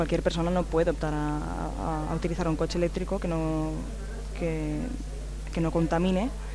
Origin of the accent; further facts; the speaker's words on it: Barcelona, Catalonia, Spain; tengo 29 años y vengo de Barcelona.